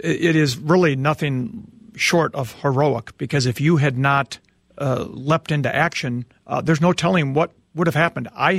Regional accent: Edina, Minnesota, United States; Well, I know it well. I'm from Edina myself.

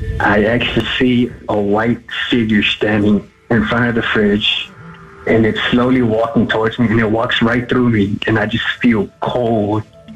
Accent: Missouri City, Texas, United States; I'm from Missouri City.

